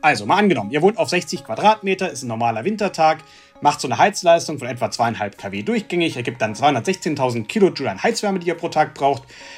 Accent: Stuttgart, Baden-Württemberg, Germany; ich komme auch aus Stuttgart.

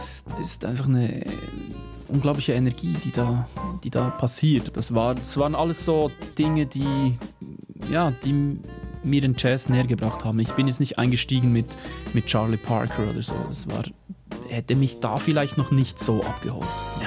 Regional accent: Bern, Switzerland; Ich war mit meinem Sohn immer wieder mal bin ich unterwegs mit ihm bei uns in Bern

